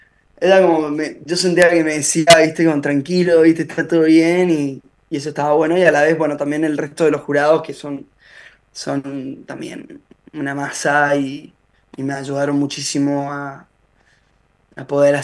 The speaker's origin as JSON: {"language": "Spanish", "region": "Mendoza", "country": "Argentina", "tie": "born or raised there", "moved": "as an adult", "said": "Yo crecí en Mendoza, a los 18 me fui a vivir a Buenos Aires."}